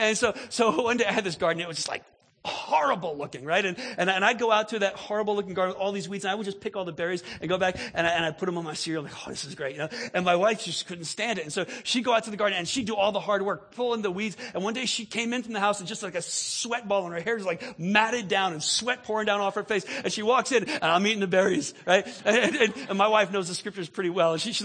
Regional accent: New Jersey, United States; I grew up in New Jersey and we didn't have dirt

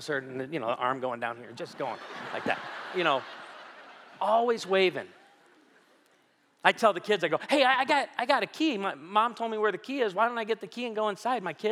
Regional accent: Naperville, Illinois, United States; born there; I was born in Edwards Hospital in Naperville, Illinois.

